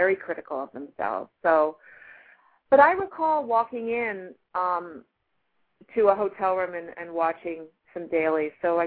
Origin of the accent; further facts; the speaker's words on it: Connecticut, United States; I'm from Connecticut. I went to a prep school.